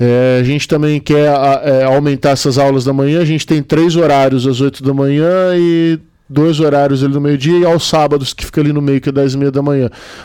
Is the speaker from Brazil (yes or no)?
yes; Campinas, São Paulo, Brazil; eu sou de Campinas, eu fazia toda a região do interior de Campinas.